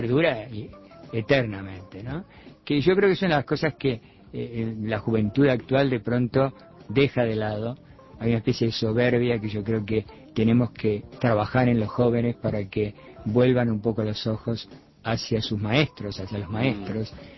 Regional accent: Dolores, Soriano, Uruguay; born there; Yo nací en Dolores, en el departamento Soriano, pero nací accidentalmente en Dolores. Yo estuve allí, mis padres se trasladaron a Dolores porque mi padre trabajaba en Vudú, que era una distribuidora de vinos.

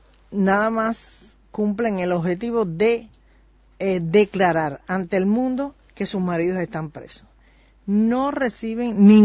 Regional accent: Cuba; Yo soy muy cubana, y mientras haya una Dama de Blanco en Cuba, ahí estoy yo llamando, preguntando y apoyándola.

